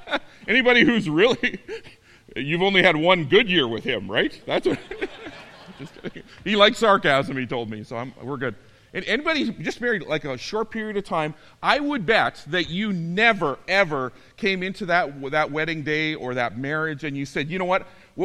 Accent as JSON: {"language": "English", "region": "Saskatchewan", "country": "Canada", "tie": "born there", "moved": "yes", "said": "I was born in Saskatchewan, haven't been back here 30 years, and whenever the Riders play, I try to cheer for Winnipeg, and I can't."}